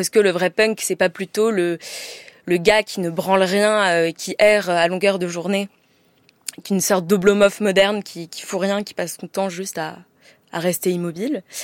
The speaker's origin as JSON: {"language": "French", "town": "Marseille", "region": "Provence-Alpes-Côte d'Azur", "country": "France", "tie": "born or raised there", "said": "Moi, j'ai grandi à Marseille."}